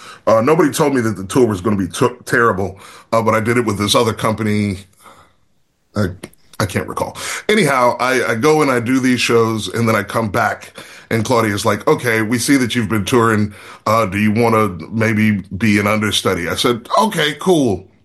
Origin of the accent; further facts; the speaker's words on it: Virginia, United States; now in Chicago, United States; I'm from Virginia. The reason I'm in Chicago is because a buddy of mine said he had a room in his place that only cost $287 a month.